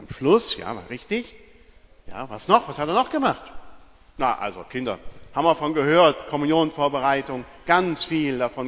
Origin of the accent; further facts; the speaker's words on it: Germany; Wir können gar nicht so jubeln wie die. Da sind wir Deutsche viel zu lahm.